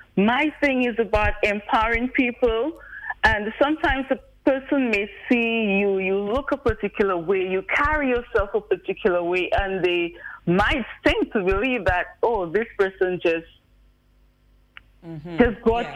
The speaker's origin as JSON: {"language": "English", "country": "Liberia", "tie": "born or raised there", "said": "And I was raised in a single parent family for most of my life. Well, I grew up in Liberia, and I spent some time overseas, of course, with studying, and I worked overseas for a few years as well"}